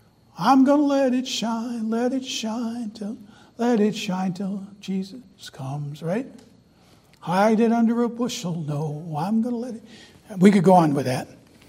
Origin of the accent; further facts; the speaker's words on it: Wyoming, Michigan, United States; I grew up in Wyoming, Michigan. I don't think I ever left home until I was 18, really left home.